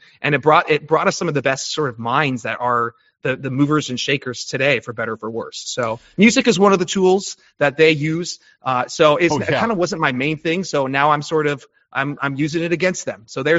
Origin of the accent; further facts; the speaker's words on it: California, United States; I grew up in California, so I was surrounded by the liberal thing, but I never really took to it.